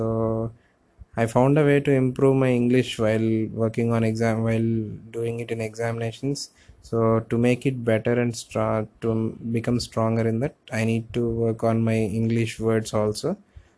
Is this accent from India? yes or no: yes; India; first language Telugu; English is a second language; also born or lived in Chennai; since I am staying at my hometown, where I speak my native language, Telugu